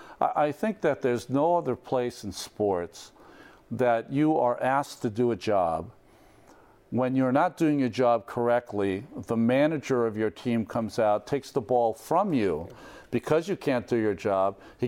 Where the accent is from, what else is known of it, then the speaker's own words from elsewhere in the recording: Hawaii, United States; born there; We're both Hawaiian born, so we pitched the wrong Hawaiian pitcher that day.